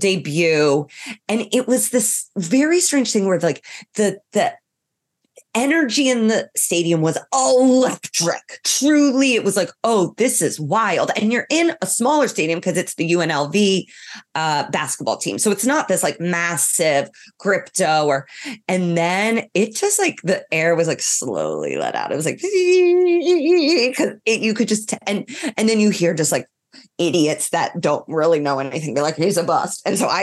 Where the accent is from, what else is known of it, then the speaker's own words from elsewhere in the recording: Ireland; I'm from Ireland. I can't do this.